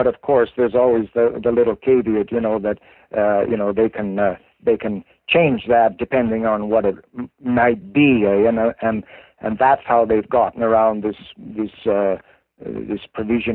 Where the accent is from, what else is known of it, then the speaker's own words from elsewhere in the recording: Canada; which you know, as a Canadian citizen, I have a right and I have a duty.